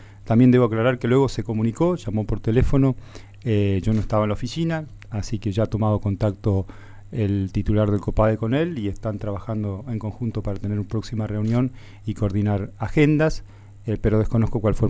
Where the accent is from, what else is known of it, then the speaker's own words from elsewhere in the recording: General Roca, Río Negro, Argentina; now in Neuquén, Argentina; Porque yo me desarraigué de Roca y vine a construir por venir y futuro personal y familiar de la mano de la cultura acá en Neuquén.